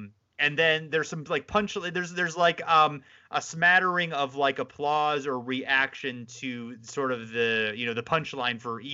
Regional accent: Boston, Massachusetts, United States; And as a Bostonian, proud Bostonian, that's even extra credibility to the argument

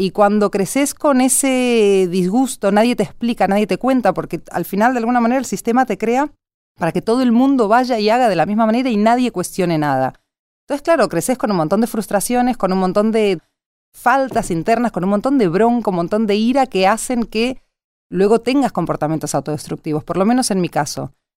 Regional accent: Argentina; moved away as an adult; now in Spain; soy argentina.

